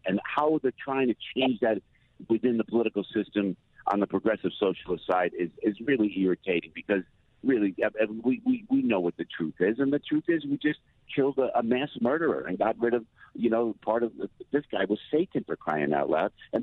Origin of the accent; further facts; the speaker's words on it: United States; And I was proud to walk down these streets in another country to say I'm an American.